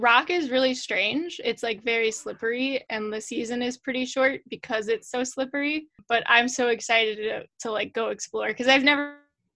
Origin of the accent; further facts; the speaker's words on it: Midwest, United States; And I was like, I'm from the Midwest.